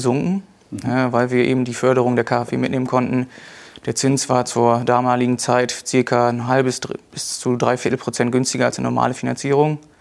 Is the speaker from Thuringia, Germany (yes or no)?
no; Emlichheim, Lower Saxony, Germany; Wir kommen selber aus Emlichheim